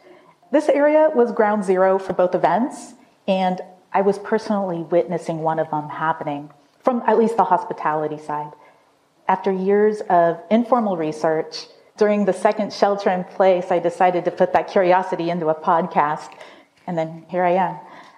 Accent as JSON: {"language": "English", "region": "California", "country": "United States", "tie": "born or raised there", "said": "I'm an amateur San Francisco historian. I'm born and raised in the Bay Area."}